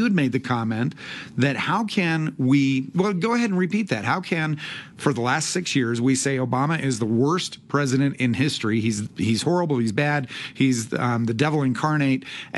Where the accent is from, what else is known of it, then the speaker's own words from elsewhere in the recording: Wyoming, United States; I grew up in Wyoming.